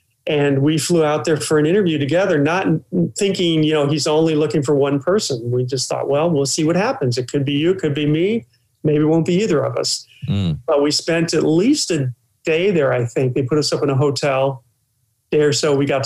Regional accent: Michigan, United States; I grew up in Michigan, Detroit suburbs.

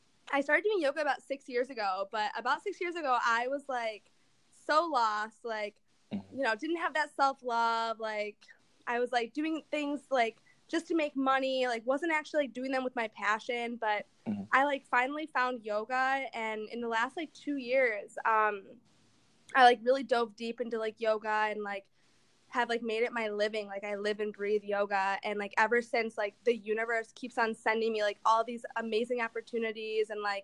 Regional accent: Detroit, Michigan, United States; now in Los Angeles, United States; Okay, so I am from Detroit, like he already mentioned.

